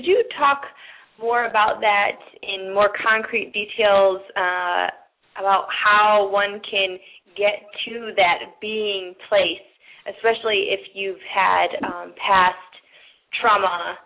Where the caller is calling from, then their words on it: Chicago, Illinois, United States; I'm calling from Chicago, Illinois.